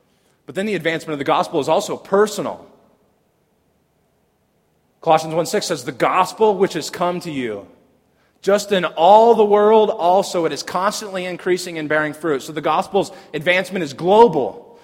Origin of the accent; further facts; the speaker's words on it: Lafayette, Indiana, United States; we're from Lafayette, Indiana. We have been in Lafayette, Indiana. We haven't left Lafayette, Indiana much.